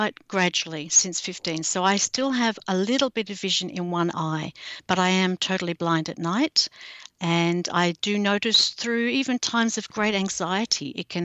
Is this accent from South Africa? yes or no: no; Australia; I'm an author from Australia.